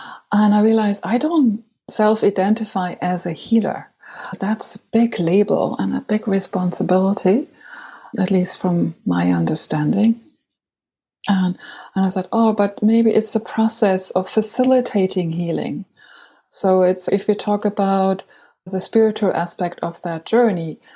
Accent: Frankfurt, Hesse, Germany; English is a second language; I was born and raised in Frankfurt am Main

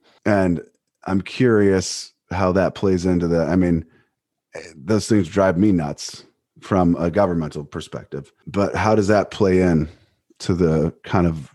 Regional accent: Cleveland, Ohio, United States; I'm from Cleveland, Ohio natively, and that certainly is a truth of our city at this point.

